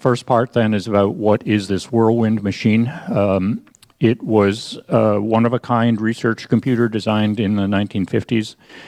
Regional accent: United States; I am here from the United States. I apologize. I have to be unilingual today.

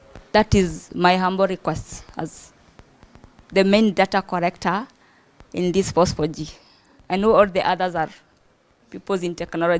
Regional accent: Kibera, Nairobi, Kenya; I'm from Kibera, and I am not a tech guy.

